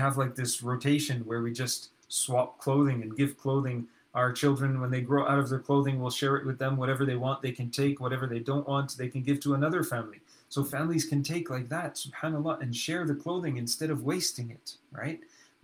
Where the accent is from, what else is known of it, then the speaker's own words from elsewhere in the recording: Montreal, Quebec, Canada; I'm from Montreal. We used to make fun of people in Toronto and say, houses in Toronto, they're built very close.